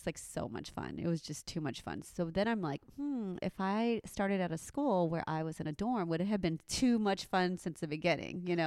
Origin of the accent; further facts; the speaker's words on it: Houston, Texas, United States; in Houston. Yeah, I went to University of Houston.